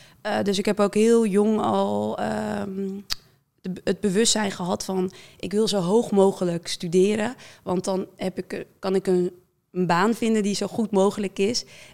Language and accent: Dutch; Amsterdam, North Holland, Netherlands; born there; ik ben wel geboren in Amsterdam, maar we zijn met mijn ouders woonde al in het dorp waar ik ben opgegroeid.